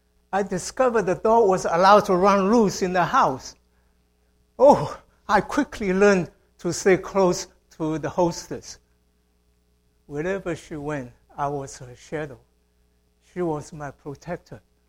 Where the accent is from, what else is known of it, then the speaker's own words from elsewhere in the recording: China; When I was growing up in China, few people have pets, have dogs as their pets.